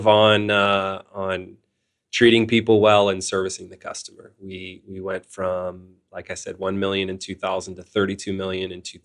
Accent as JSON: {"language": "English", "town": "St. Louis", "region": "Missouri", "country": "United States", "tie": "born or raised there", "said": "Grew up believing that soccer was going to be my career growing up in St. Louis and following the Steamers and seeing how big soccer was here."}